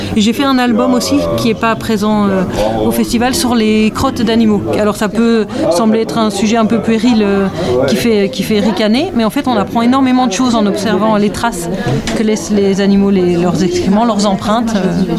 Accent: Die, Auvergne-Rhône-Alpes, France; Alors, je viens de la Drôme, dans une petite ville qui s'appelle Die. qui est un peu dans le même genre d'environnement très sauvage comme ici, mais plutôt façon Vercors et vignes et clairettes.

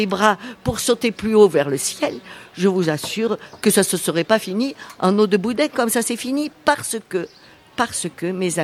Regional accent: Vauvert, Occitanie, France; moi qui suis dans l'illégalité depuis le XVIe siècle, parce que je suis de Vauvert

